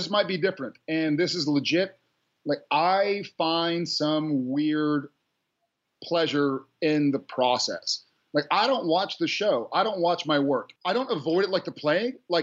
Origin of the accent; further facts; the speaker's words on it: Texas, United States; We kind of met and it was sort of like, hey, where are you from? Texas. Where are you from? Texas.